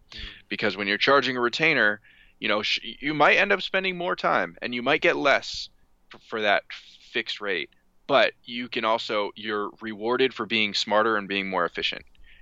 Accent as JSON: {"language": "English", "region": "California", "country": "United States", "said": "the fun thing about being in Barcelona is like I'm the kid from California, which is like unique and cool and novel, versus like now I'm in California and I'm the kid from California."}